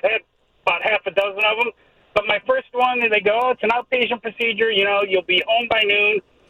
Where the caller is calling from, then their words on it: Bolingbrook, Illinois, United States; I'm in Bolingbrook